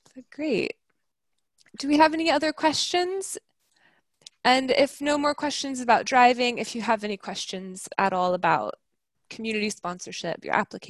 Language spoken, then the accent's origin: English; United States; I'm from America, where we drive on the same side as Syria.